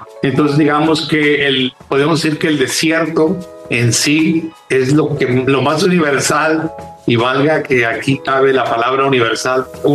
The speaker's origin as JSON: {"language": "Spanish", "town": "Monclova", "region": "Coahuila", "country": "Mexico", "tie": "born or raised there", "lives_now": "Saltillo, Mexico", "said": "Sí, soy originario de Monclova, pero vivo en Saltillo"}